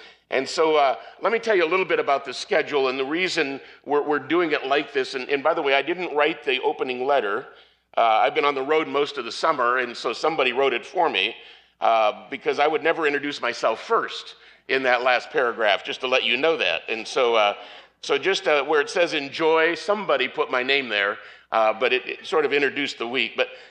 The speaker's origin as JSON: {"language": "English", "town": "Dallas", "region": "Texas", "country": "United States", "said": "I'm from Dallas. I came to Northern California to cool off, and this is just a little bit weird."}